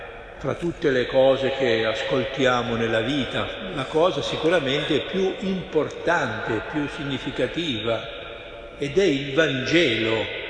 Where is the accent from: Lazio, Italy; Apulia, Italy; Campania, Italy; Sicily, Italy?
Sicily, Italy; io l'ho visto ancora nel mio paese, in Sicilia, quando succedeva qualcosa di importante mandavano in giro uno col tamburo